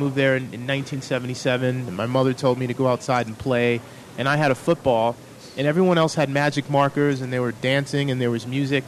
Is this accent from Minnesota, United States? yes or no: no; New York City, New York, United States; you know, growing up in New York City in the 70s, 80s, you could look at someone and based on how they were dressed, this person is from Brooklyn, this person is from Queens.